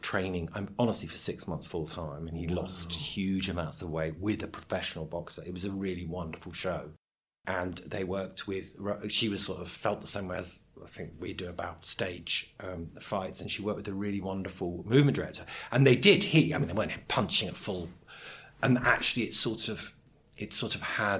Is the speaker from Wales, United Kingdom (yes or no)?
no; London, United Kingdom; growing up in London, there was a lot of that sort of stuff going on.